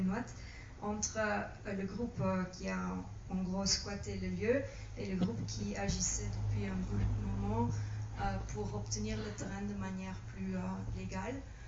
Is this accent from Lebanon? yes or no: no; Belgium; je viens de Belgique.